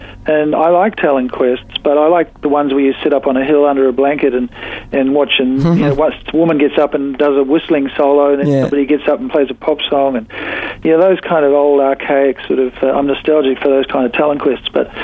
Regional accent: New Zealand; now in Australia; I'm still a Kiwi, obviously, deep down.

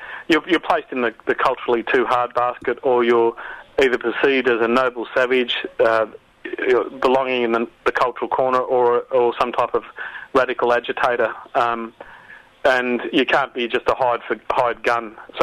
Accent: Australia; proud of the fact that I am an Australian

